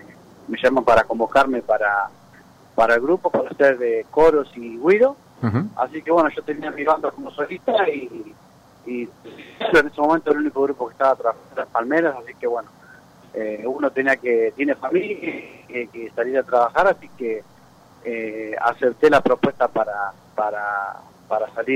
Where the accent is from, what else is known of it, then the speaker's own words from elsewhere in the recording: San Genaro, Santa Fe, Argentina; Yo soy de San Genaro, provincia de Santa Fe. He nacido ahí. Así que hoy en día ciudad, pero bueno, es un pueblo en el cual hay muchos valores y muchos artistas que han salido de ahí.